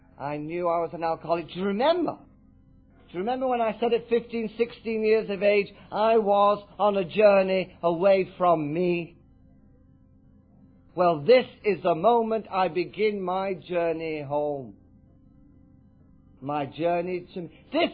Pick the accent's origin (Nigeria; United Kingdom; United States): United Kingdom; England; the bluey green eyes, the fact that I'm English, my mother being called, those are things I cannot change.